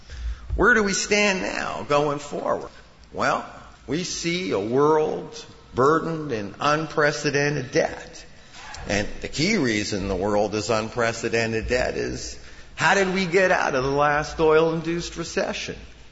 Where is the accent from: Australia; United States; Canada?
Canada; because I'm Canadian and I know about the Canadian tar sands.